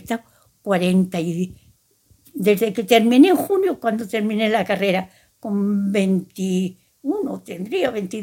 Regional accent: Madrid, Community of Madrid, Spain; porque en la posguerra, pues a mi madre le daba miedo que bajáramos a la calle, porque soy de Madrid

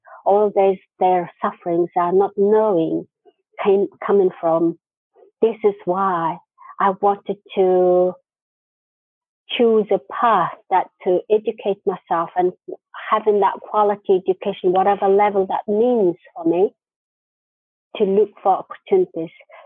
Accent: Mongolia; now in United Kingdom; But the reason why I came to the UK was this situation. And I grew up in Mongolia.

